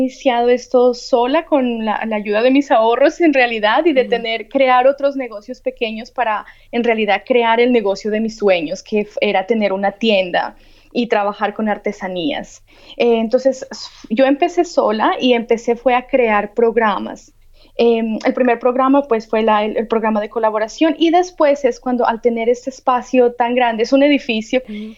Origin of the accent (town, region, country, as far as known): Colombia